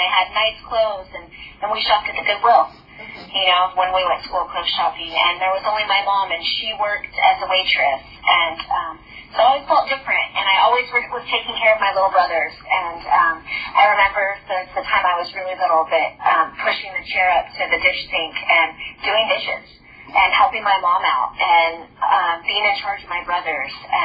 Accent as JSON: {"language": "English", "town": "Medford", "country": "United States", "said": "I'm an addict from Medford."}